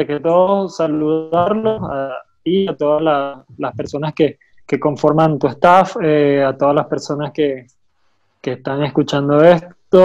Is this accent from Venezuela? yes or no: yes; Venezuela; Siempre muy pendiente del fútbol nacional, de todos los lo que acontece en mi país, no solamente el fútbol, todas las noticias que veo a diario de Venezuela, la gente que tengo por allá.